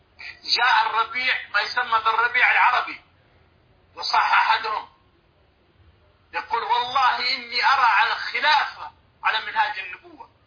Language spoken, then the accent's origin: Arabic; Saudi Arabia